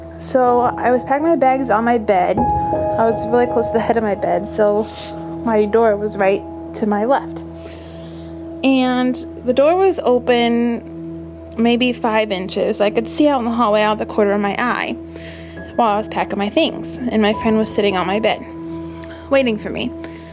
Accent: Galesburg, Illinois, United States; I'm from Galesburg, Illinois.

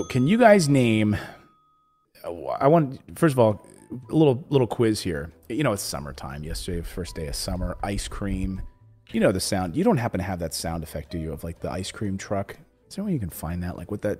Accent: Philadelphia, Pennsylvania, United States; I grew up in Philadelphia area, so we would have the Italian water ice.

